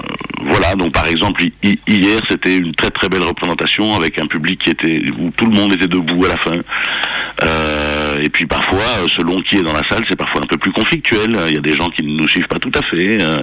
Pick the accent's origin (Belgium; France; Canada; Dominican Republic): Belgium; nous on vient de Belgique, hein.